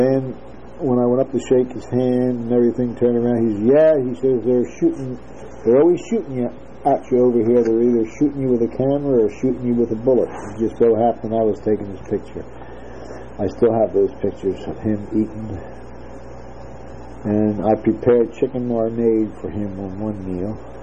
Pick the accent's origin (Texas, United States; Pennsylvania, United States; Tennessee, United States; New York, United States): Pennsylvania, United States; Philadelphia; I come from Philadelphia in black and white. It didn't bother me at all. It's because of where I live.